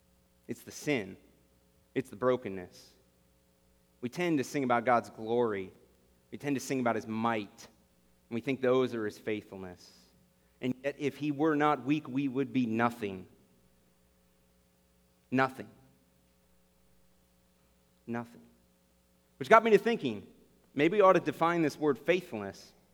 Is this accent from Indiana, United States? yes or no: yes; Indiana, United States; I grew up in Indiana. Born and raised there, went to Anderson University